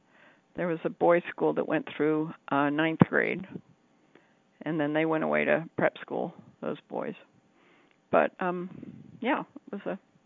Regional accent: Princeton, New Jersey, United States; also born or lived in Washington, D.C.; we moved to Princeton, New Jersey a couple of years later, so I grew up in Princeton.

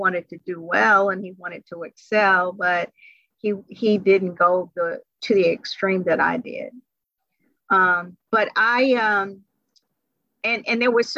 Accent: Atlanta, Georgia, United States; And so I didn't attend elementary school with kids that grew up from my environment because I grew up in Atlanta.

